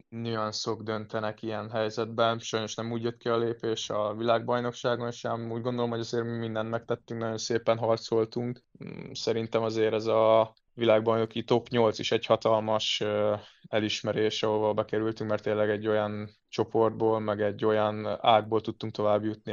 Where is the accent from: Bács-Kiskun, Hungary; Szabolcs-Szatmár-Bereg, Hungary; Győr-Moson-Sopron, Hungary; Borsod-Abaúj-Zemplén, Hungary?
Győr-Moson-Sopron, Hungary; Győr; born there; Én győri születésű is vagyok